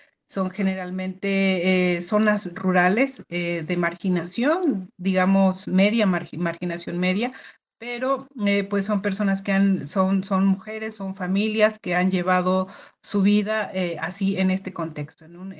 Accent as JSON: {"language": "Spanish", "region": "Puebla", "country": "Mexico", "said": "Es uno de los 68 pueblos originarios que se tienen en este país, en mi país"}